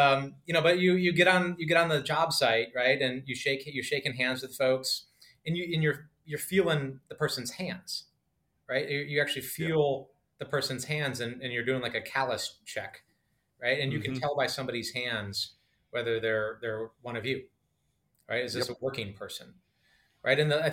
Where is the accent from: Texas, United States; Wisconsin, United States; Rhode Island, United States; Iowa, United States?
Wisconsin, United States; I was raised in upper Midwest. I was born and raised in Wisconsin.